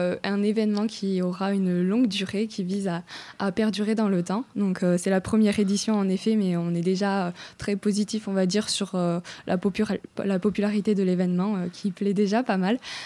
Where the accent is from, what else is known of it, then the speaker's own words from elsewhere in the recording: Dax, Nouvelle-Aquitaine, France; Moi, je suis originaire de Dax, en fait, de base. Donc, c'est vraiment ma ville de cœur.